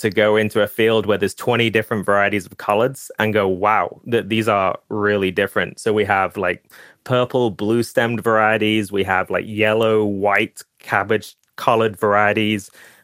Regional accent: United Kingdom; accent: British; now in United States; I'm obviously not from the South. I hope I still have my British accent, but I've been living here for about 8 years now.

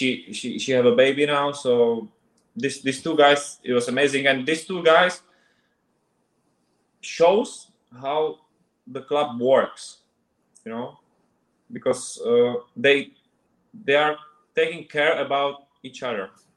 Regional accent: Czechia; English is a second language; because I'm from Czech Republic, so I was focused on East Europe and, you know, the West Europe and Germany.

